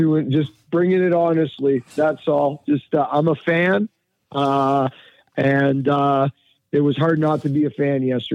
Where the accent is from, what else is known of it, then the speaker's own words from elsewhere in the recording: Canada; yes, I'm Canadian. but I'm also Italian, as you gentlemen know.